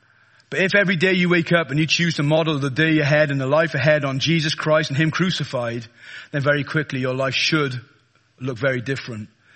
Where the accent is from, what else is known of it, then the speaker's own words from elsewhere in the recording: Wales, United Kingdom; Because there's only 3 points, because I'm Welsh.